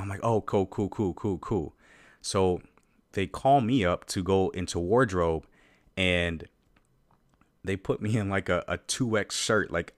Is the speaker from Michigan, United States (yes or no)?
yes; Detroit, Michigan, United States; So I say like, hey, Ellen, I'm from Detroit.